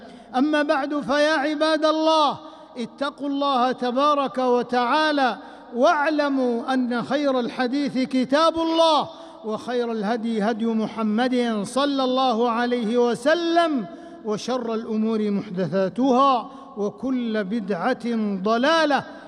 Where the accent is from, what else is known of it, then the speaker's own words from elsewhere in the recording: Saudi Arabia; أن جعل بلادنا المملكة العربية السعودية للتوحيد دارًا، وللسنة منارًا وقرارًا